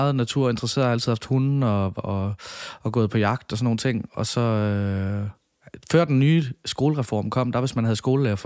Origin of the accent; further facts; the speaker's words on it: Odense, Region of Southern Denmark, Denmark; born there; Jeg bliver født i 87 på Ny Kongevej inde i Odense C. Hvad hedder det kvarter? Det hedder Ålykke kvarteret.